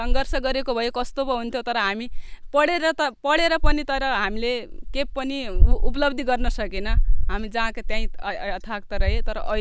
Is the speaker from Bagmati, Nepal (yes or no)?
no; Gokuleshwar, Sudurpashchim Province, Nepal; मेरो घर चाहिँ दैजी छ, बसन्थला, अनि मेरो जन्मस्थान बैतडीको श्री गोकुलेश्वर भन्ने ठाउँमा भएको हो। मेरो जन्म 2047 साल मङ्सिर 9 गतेको थियो।